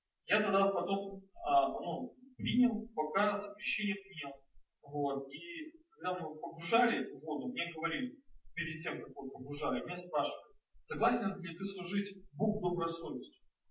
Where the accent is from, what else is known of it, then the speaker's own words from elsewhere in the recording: Belarus; я приехал из Беларуси